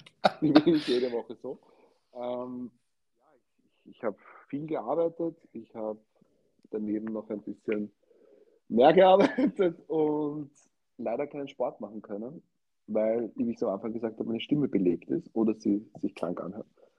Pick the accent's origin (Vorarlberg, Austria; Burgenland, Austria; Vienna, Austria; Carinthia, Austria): Vienna, Austria; ich komme aus Wien, bin 27 Jahre alt